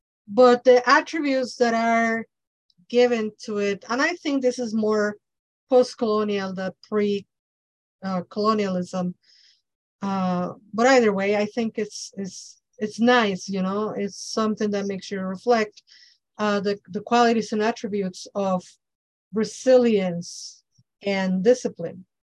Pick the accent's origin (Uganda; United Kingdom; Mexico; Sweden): Mexico; Mexico City; now in Chicago, United States; Because I grew up in Mexico, which is tropical, Mexico City. The coldest I ever felt was 40. 40 was the coldest I ever felt in Mexico.